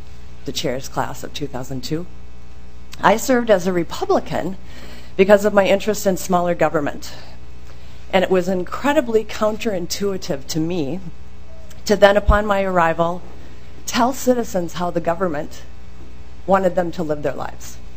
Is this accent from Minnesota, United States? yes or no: yes; New Hope, Minnesota, United States; from New Hope